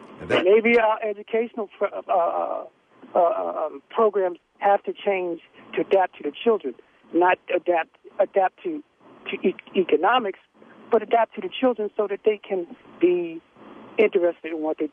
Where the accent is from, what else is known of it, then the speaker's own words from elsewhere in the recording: Baltimore, Maryland, United States; When I grew up in Baltimore, been in Baltimore all my life, I'm 57